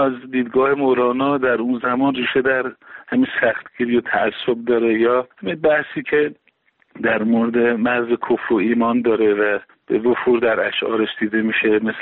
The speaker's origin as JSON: {"language": "Persian", "country": "Iran", "said": "برای من به عنوان یک ایرانی"}